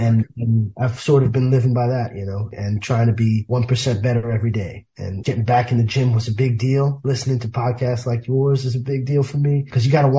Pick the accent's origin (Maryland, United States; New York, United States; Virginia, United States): New York, United States; Bronx; I never knew, you know, I grew up in the South Bronx. My dad's a cop.